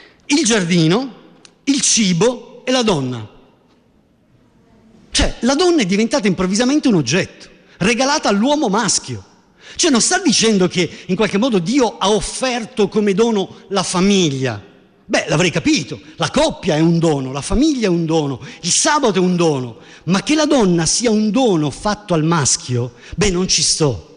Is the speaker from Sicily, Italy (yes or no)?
yes; Sicily, Italy; sicuramente è venuto fuori da buon siciliano